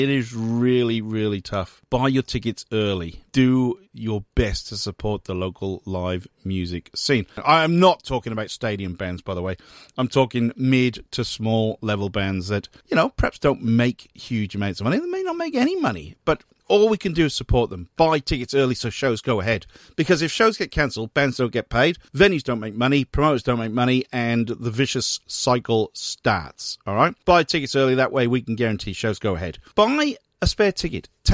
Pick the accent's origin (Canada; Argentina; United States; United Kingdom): United Kingdom; Newport, Wales; from Newport in South Wales, my hometown.